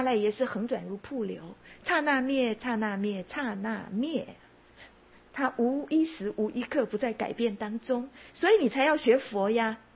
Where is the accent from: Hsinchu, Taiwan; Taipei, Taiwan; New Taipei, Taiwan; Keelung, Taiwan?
Hsinchu, Taiwan; also born or lived in Pingtung; 大概是我两岁左右了，我们搬到新竹，一直到现在都还住在那里，哦，住在新竹。